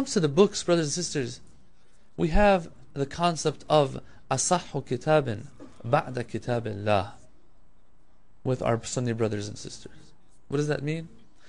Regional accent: Qom, Qom Province, Iran; Back when we were growing up in Qom, we would go to these very nice majalis and stuff

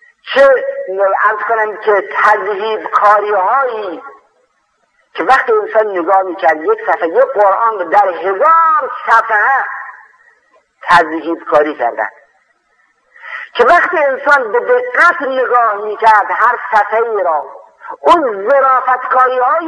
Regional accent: Khorasan, Iran; من خودم که اهل خراسان هستم و اهل اون منطقه هستم

